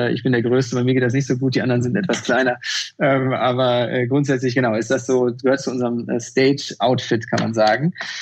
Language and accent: German; Bochum, North Rhine-Westphalia, Germany; Ich bin in Bochum aufgewachsen